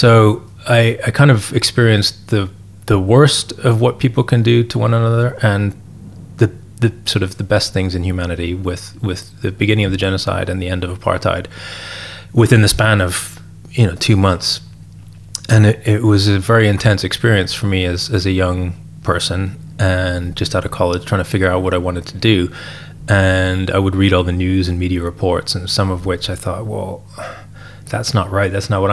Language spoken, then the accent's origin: English; Vancouver, British Columbia, Canada; we moved to Canada. So I grew up in Vancouver there and did my high school and college in Canada.